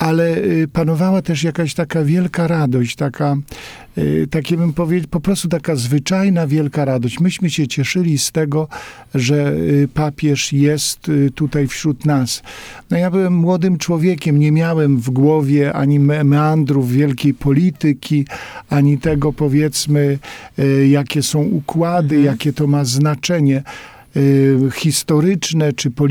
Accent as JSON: {"language": "Polish", "town": "Sadowne", "region": "Masovian Voivodeship", "country": "Poland", "said": "Ja tutaj pochodzę z Sadownego, to jest 70 prawie, może trochę mniej kilometrów od Warszawy"}